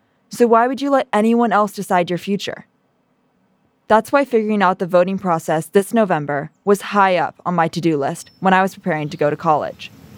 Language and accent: English; California, United States; I realized the issues felt more urgent to me in my home state.